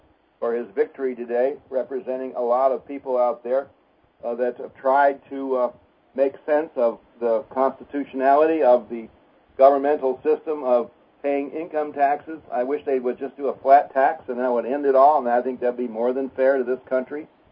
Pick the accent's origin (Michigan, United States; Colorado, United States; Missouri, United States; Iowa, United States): Michigan, United States; Ann Arbor; Today with my printer back in Auburn Hills, which is by my hometown of Ann Arbor